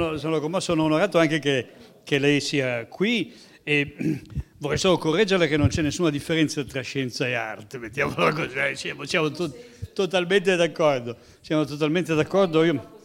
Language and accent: Italian; Desio, Lombardy, Italy; born there; Io, come capite dall'accento, non sono di Cernusco, però qui vicino sono nato a Desio, che in fondo tutto sommato non è molto lontano.